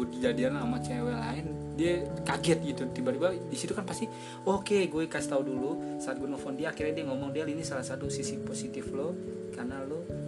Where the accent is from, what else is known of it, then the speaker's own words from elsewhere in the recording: Jakarta, Indonesia; gue selalu bilang gue ini dari Jakarta, kultur gue ini kultur spontan.